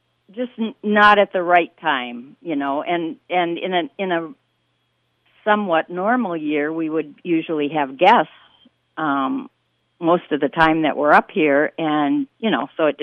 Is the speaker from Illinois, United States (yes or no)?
no; Minneapolis, Minnesota, United States; Well, we're from Minneapolis